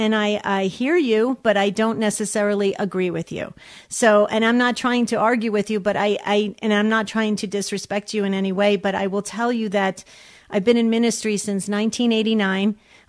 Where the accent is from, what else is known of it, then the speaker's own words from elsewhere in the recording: New York, United States; I'm from New York.